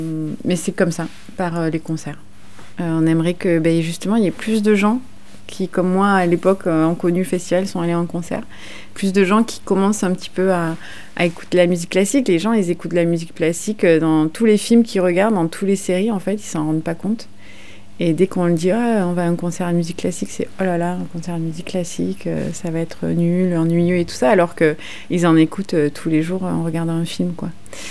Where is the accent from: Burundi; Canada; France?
France; Prades, Occitanie; Moi, je suis de Prades